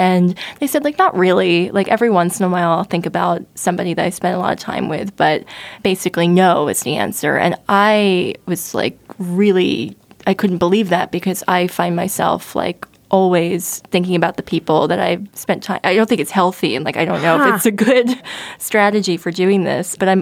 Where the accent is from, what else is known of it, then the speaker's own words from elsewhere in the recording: New Jersey, United States; I grew up in New Jersey, but I was born there.